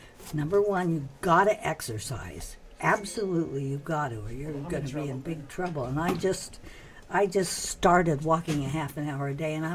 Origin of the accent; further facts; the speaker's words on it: Salt Lake City, Utah, United States; I was brought up in Salt Lake City in a Mormon family